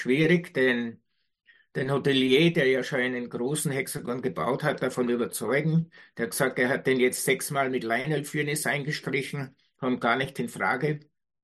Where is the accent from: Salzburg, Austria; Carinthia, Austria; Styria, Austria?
Styria, Austria; Mariazell; ich komme aus dem Hochschwabgebiet, aus dem Marizellerland, da gibt es sehr, sehr viele Quellen